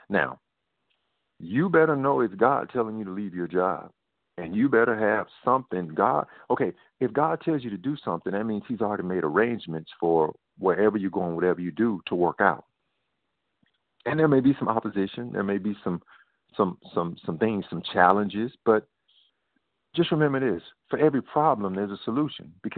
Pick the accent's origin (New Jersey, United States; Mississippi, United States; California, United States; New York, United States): Mississippi, United States; also born or lived in Arizona; Well, actually, it was mainly in my northeast Mississippi, because I'm from. I was born in Mississippi. I spent most of my adult life in Arizona